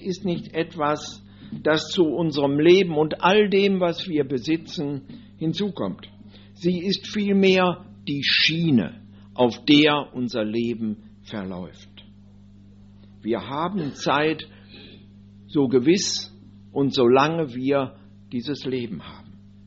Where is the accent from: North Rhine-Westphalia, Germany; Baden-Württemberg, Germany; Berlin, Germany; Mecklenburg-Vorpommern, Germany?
North Rhine-Westphalia, Germany; Solingen; Die Stätte meiner Kindheit in Solingen, die kann ich noch aufsuchen, aber ich kann niemals mehr Kind werden.